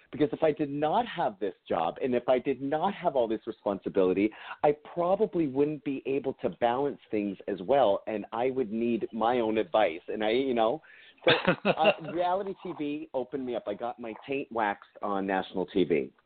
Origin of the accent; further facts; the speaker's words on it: Canada; now in United States; Well, a lot of people don't know that I'm Canadian because I guess I fit in so well